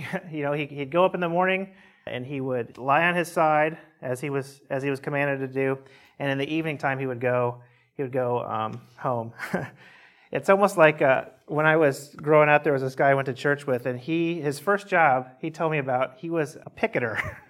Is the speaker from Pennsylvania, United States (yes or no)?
no; Illinois, United States; I grew up in Southern Illinois, and there were not mesquite trees in Southern Illinois.